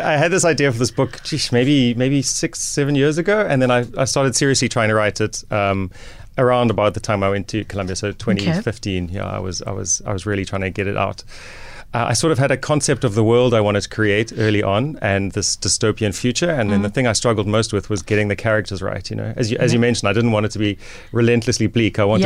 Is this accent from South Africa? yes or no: yes; South Africa; as a South African